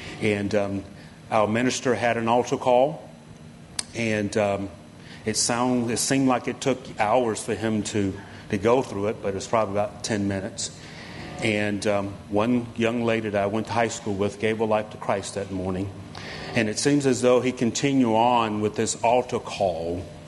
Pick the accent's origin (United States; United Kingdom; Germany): United States; Rocky Mount, North Carolina; Growing up in Rocky Mount, in the projects, in the Armstrong Project, little black boy with no future.